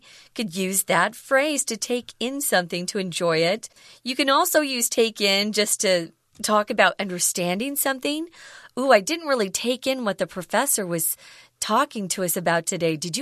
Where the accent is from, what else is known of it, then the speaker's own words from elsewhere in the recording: Arizona, United States; When it gets hot here, it's hot in my hometown, Arizona.